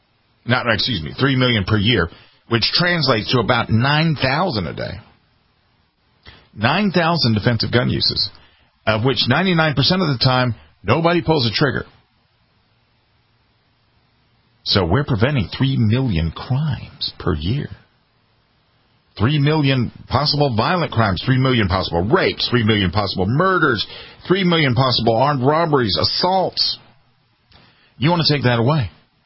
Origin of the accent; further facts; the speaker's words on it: United States; Because I hate to tell you this, but I love being an American. I put on the uniform for this country